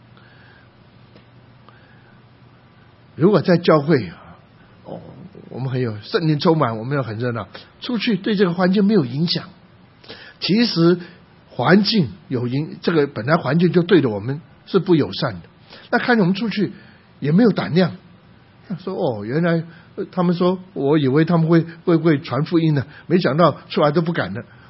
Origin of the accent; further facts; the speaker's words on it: Guangdong, China; 用这样的话我们广东人讲话